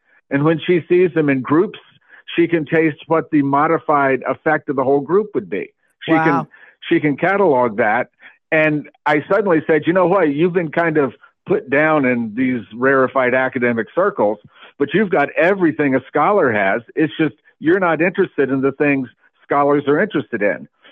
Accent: Montreat, North Carolina, United States; When we moved to this area, I was moving back to my hometown, Montreat, North Carolina, and we have a family of eight.

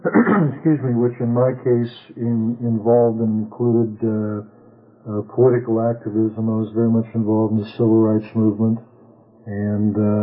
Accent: Seattle, Washington, United States; born there; very briefly, I was born in Seattle

